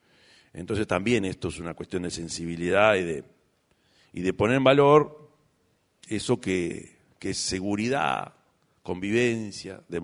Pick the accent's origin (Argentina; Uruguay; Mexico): Uruguay; Somos así los uruguayos también.